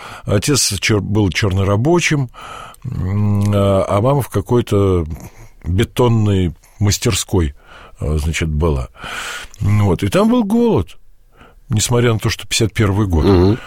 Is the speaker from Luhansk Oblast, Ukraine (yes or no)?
no; Ternopil, Ternopil Oblast, Ukraine; born there; Я родился в Тернополе, на Украине